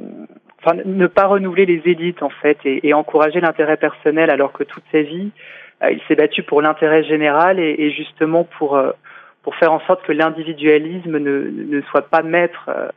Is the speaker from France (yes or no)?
yes; France; en tant que citoyenne et en tant que Française.